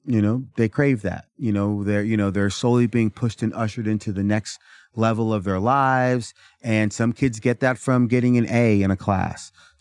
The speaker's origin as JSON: {"language": "English", "town": "Portland", "region": "Oregon", "country": "United States", "tie": "born or raised there", "said": "I grew up in Portland, Oregon"}